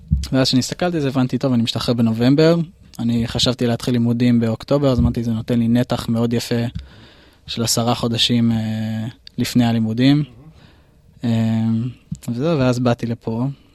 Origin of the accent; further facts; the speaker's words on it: Tel Aviv, Tel Aviv District, Israel; אני גדלתי בתל אביב בחינוך דתי. אז הלכתי, למדתי בישיבה תיכונית.